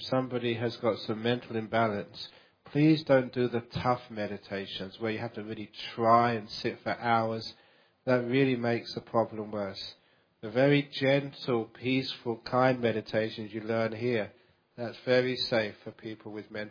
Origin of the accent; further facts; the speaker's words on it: London, United Kingdom; born there; I should have been born in an Asian country, in a Buddhist country. I made some big mistake getting born in London.